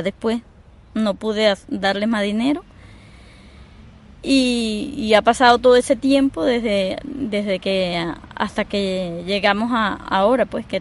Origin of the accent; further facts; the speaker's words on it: Venezuela; Yo soy de Venezuela. Ajá. Tengo papeles de aquí, por mi trabajo pude sacar mis papeles.